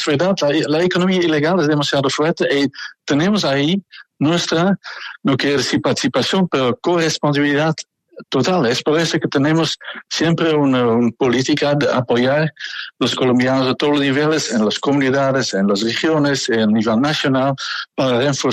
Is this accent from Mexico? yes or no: no; Rotterdam, South Holland, Netherlands; Spanish is a second language; yo soy yo mismo de Rotterdam, de Holanda, es una ciudad que sufre o tiene realmente también mucho que ver con las importaciones de las drogas ilícitas.